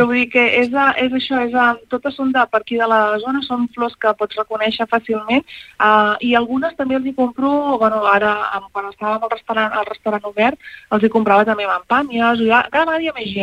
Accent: Palau-sator, Catalonia, Spain; also born or lived in Palafrugell; now in Pals, Spain; soc filla de Palau Sator, jo, tot i que vaig néixer a Palafrugell, ara estic visquent a Pals i també, doncs, fins ara també tenia el restaurant a Regencós, vull dir que soc d'aquí del Rovell, d'aquí de l'Empordà

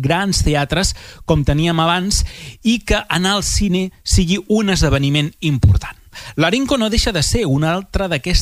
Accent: Girona, Catalonia, Spain; jo sóc de Girona, acostumava a anar als cinemes d'aquí Girona

